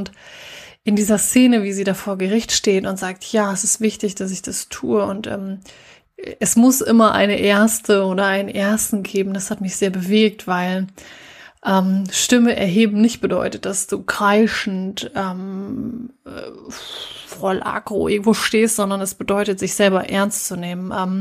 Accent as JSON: {"language": "German", "region": "Lower Saxony", "country": "Germany", "tie": "born or raised there", "said": "aus meiner Heimat, nämlich aus dem schönen Ostfriesland"}